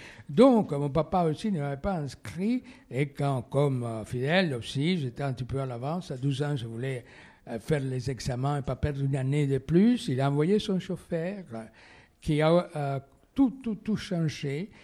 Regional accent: Cuba; French is a second language; moved away as an adult; also born or lived in Italy; la première fois que j'ai quitté Cuba, c'était pour faire des études pendant 3 ans, en principe, des études de littérature et de théâtre, premièrement à Paris.

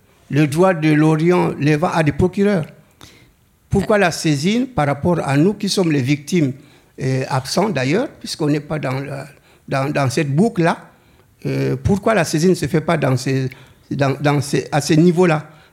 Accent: DR Congo; Je me présente, je suis du Congo.

